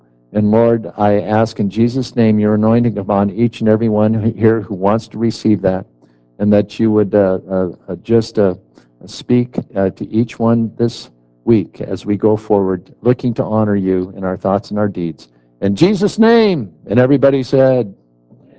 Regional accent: California, United States; I'm an American from California. Okay, I'm a Californian.

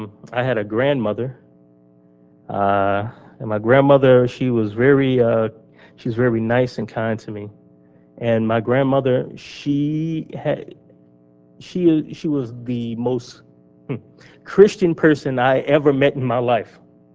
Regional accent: Detroit, Michigan, United States; I am from Southeast Michigan, Detroit area, born and raised.

